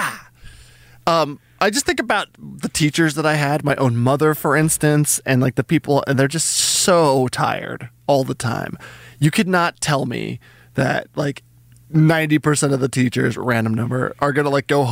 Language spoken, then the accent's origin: English; New Mexico, United States; I'm from New Mexico. There's a ton of people that still call themselves Indian for the purpose of selling wares, like silver and turquoise and stuff, right?